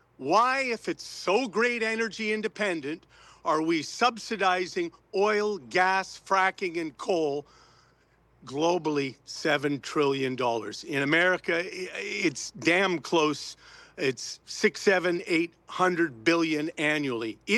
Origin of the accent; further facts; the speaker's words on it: United States; And as an American and as the United States, we lead, we don't follow.